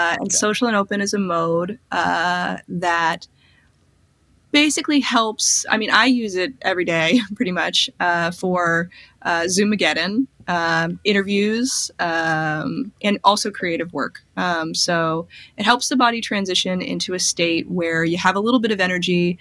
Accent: New York, United States; you know, I'm from New York and I'm very skeptical.

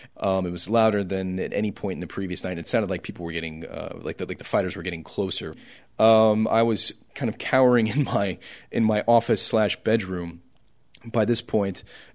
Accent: Ohio, United States; I'm from Ohio where we had tornado drills in elementary school, and it was very much like that.

